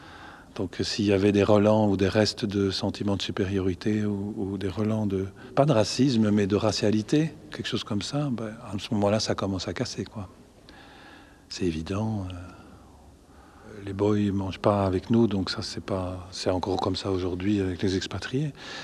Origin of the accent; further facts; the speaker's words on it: DR Congo; also born or lived in Etterbeek, Belgium; Je suis reparti très vite au Congo belge à l'époque. Je devais avoir 6 semaines et puis j'ai vécu toute ma jeunesse au Congo.